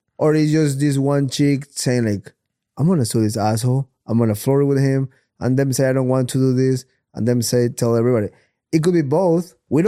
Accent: Ecuador; I said, like, bitch, I'm from Ecuador.

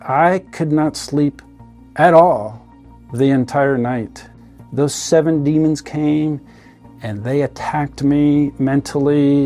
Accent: Norfolk, Virginia, United States; born there; I'm a cradle Catholic. I was born in Norfolk, Virginia. I went to Catholic schools during my formative years.

